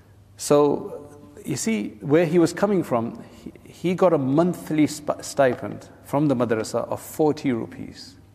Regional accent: England, United Kingdom; I was from England, and I was there with my wife and child living in a house outside and not in the madrasa.

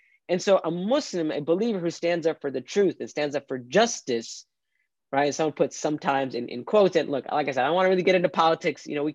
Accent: United States; being an American, living in America, especially post-2016

